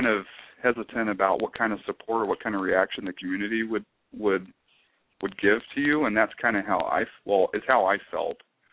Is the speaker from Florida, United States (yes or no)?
yes; Florida, United States; now in California, United States; Well, I grew up in Florida. I've only lived out here in California since February.